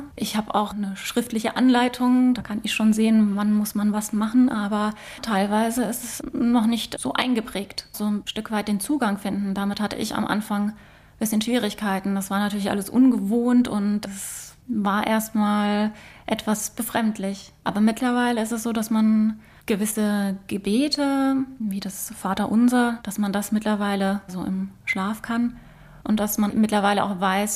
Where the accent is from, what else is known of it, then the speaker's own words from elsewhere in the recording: Frankfurt, Hesse, Germany; Ich bin gebürtige Frankfurterin, ich lebe seit Jahren hier.